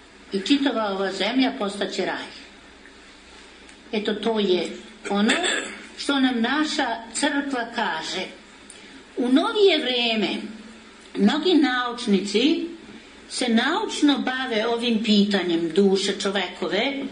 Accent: Serbia

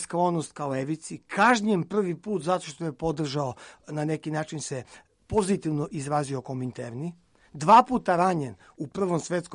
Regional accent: Prokuplje, Southern and Eastern Serbia, Serbia; born there; ja sam rođen u Prokuplju, tako da ne bih mogao da se složim.

